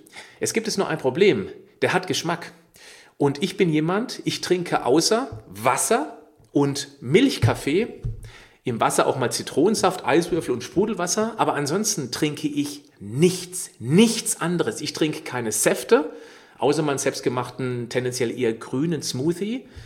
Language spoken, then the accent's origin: German; Baden-Württemberg, Germany; Ich bin im Schwarzwald aufgewachsen. Ich lebe hier östlich von Freiburg. Ich bin ringsrum umrundet von Wald.